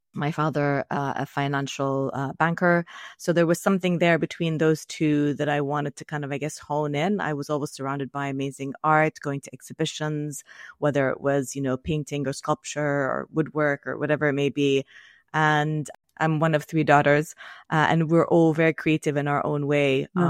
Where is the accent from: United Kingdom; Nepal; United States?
United Kingdom; London; also born or lived in Syria; So I'm originally from Syria, having grown up all my life in London.